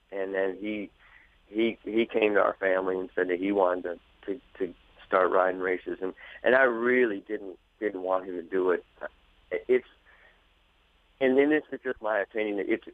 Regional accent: Lake Zurich, Illinois, United States; And then we grew up in Chicago, Lake Zurich, ever since. Went to grade school, junior high school, graduated high school.

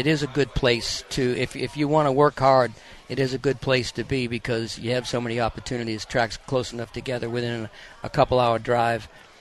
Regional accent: Boston, Massachusetts, United States; which was kind of ironic because we're both from Boston.

